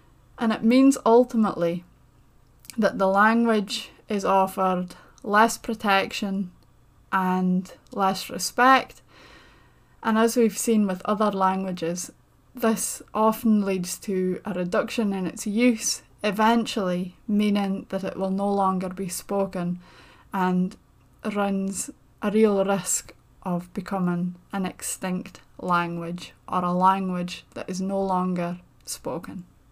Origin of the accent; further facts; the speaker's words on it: Shetland, Scotland, United Kingdom; accent: Shetland; Growing up in Shetland, I was taught ever since childhood that in order to be understood by non-Shetland speakers, I must canap.